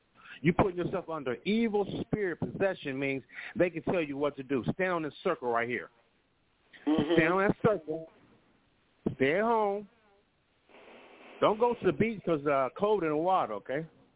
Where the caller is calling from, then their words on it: Chicago, Illinois, United States; call from Chicago.